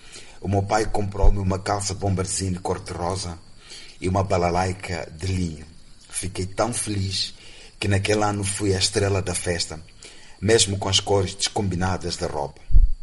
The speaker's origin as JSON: {"language": "Portuguese", "town": "Beira", "region": "Sofala", "country": "Mozambique", "tie": "born there", "said": "nasci na Beira, uma cidade da costa moçambicana, em 1981, num período perturbado por guerra civil. Sou de uma família de 9 filhos e eu sou filho de meio."}